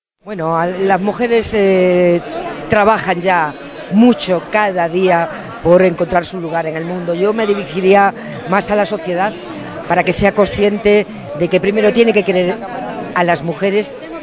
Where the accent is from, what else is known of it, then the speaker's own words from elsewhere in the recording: Extremadura, Spain; Leganés es una tierra de acogida de migrantes extremeños, de donde yo soy